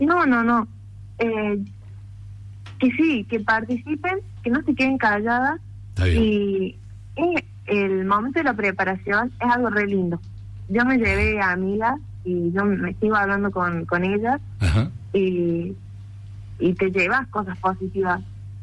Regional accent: Villa Dolores, Córdoba, Argentina; Yo nunca salí de la ciudad de Villa Dolores.

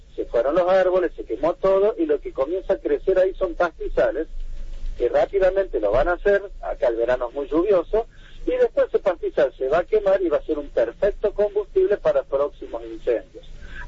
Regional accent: Villa Dolores, Córdoba, Argentina; Yo cuando era chico y del lado de Tras la Sierra, yo soy de Villa Dolores

